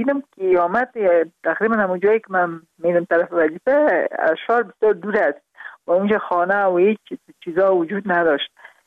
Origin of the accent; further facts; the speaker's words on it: Parwan, Afghanistan; also born or lived in Kabul; در خود شهر کابل به دنیا آمدیم، من از پروان هستم